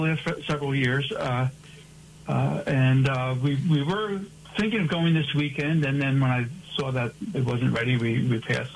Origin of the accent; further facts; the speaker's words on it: Newark, New Jersey, United States; I grew up, I grew up in Newark, kind of on the opposite end from you, up in the North Ward, basically a block from Branchburg Park where the cherry blossoms are.